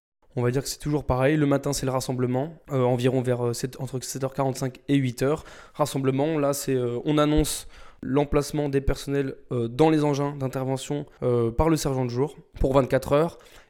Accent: Lyon, Auvergne-Rhône-Alpes, France; j'ai 24 ans et je viens du département du Rhône, plus exactement de la ville de Lyon.

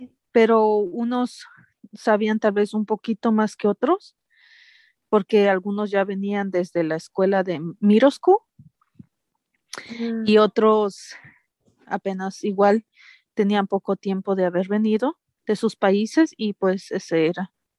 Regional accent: Quito, Pichincha, Ecuador; Soy de Quito, de la capital, Quito, Ecuador.

